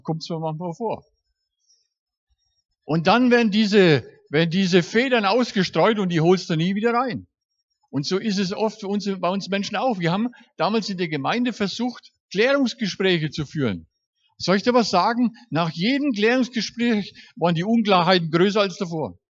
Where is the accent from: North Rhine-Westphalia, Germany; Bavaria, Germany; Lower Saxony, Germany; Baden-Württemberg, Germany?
Bavaria, Germany; Kronach; Bei uns in Kronach gibt es einen Mann, der hat viele Jahre als Prokurist gearbeitet.